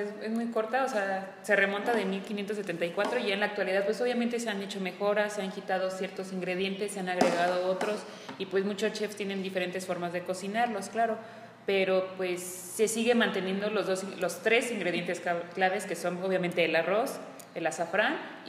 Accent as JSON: {"language": "Spanish", "country": "Mexico", "said": "y pues somos respetados los mexicanos por tener esta cultura que tenemos"}